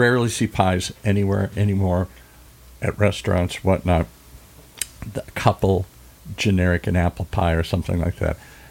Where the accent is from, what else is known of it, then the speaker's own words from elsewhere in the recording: Midwest, United States; When I was a kid, I grew up in the Midwest, so everything was fruit everywhere.